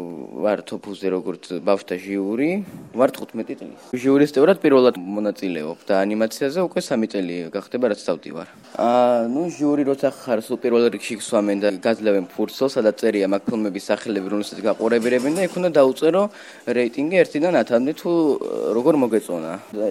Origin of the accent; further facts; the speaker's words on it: Tbilisi, Georgia; მე თბილისელი ვარ.